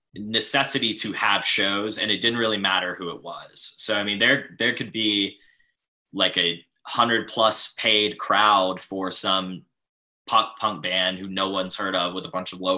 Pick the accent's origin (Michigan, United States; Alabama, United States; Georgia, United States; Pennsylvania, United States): Alabama, United States; Huntsville; Huntsville, Alabama.